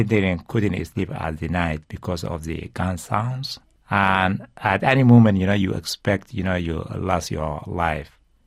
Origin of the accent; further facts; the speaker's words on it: Diza, Darfur, Sudan; I come from Darfur, western region of Sudan. I was born in a tiny village called Diza, and I grew up in Diza.